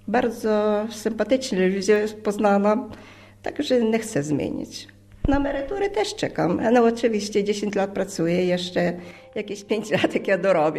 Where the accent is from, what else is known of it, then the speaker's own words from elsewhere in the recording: Lviv, Lviv Oblast, Ukraine; moved away as an adult; now in Poland; przyjechałam z Lwowa, no w wieku jestem 60 lat, mam trójkę dzieci, też dorosły, mąż już niestety nie żyje